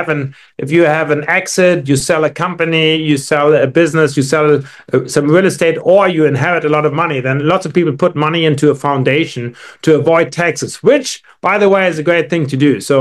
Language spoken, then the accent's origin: English; Frankfurt, Hesse, Germany; I grew up in Frankfurt, Germany. But as a young child, teenager, I would often go to South Africa where my grandparents lived.